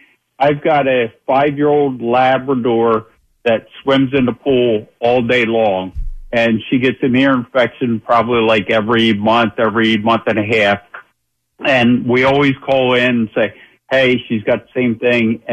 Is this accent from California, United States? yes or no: no; Delaware, United States; I'm from Delaware. I'm the same age as him. Grew up playing against him in Little League, high school, and everything.